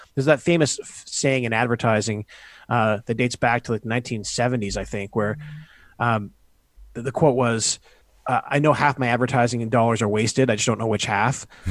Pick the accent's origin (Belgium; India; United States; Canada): Canada; I grew up in Canada. I ended up going to business school down in the U.S. and then went back to Canada.